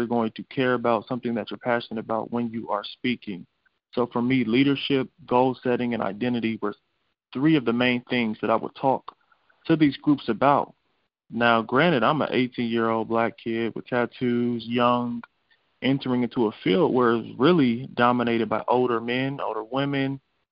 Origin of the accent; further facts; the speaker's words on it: Columbus, Ohio, United States; I am born and raised in Columbus, Ohio. I grew up in the inner city, went to Columbus Public Schools.